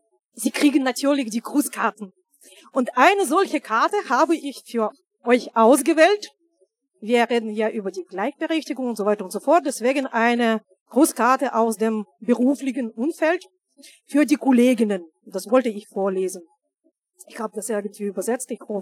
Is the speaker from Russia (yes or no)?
yes; Russia; ich komme aus Russland.